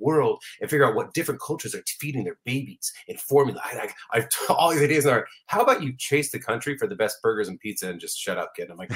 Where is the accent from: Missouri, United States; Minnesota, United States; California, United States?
California, United States; San Diego; I'm a kid from San Diego.